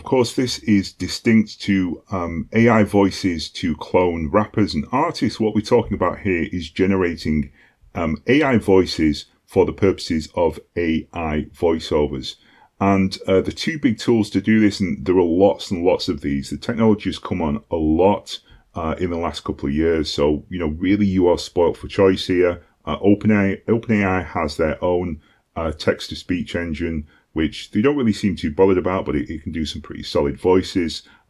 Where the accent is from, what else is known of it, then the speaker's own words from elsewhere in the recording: United Kingdom; Of course, I'm British.